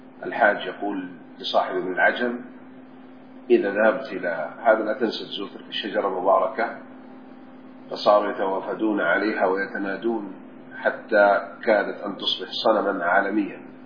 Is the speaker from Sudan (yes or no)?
no; Jeddah, Makkah Province, Saudi Arabia; born there; وأنا ابن هذه البلد وقد ولدت في جدة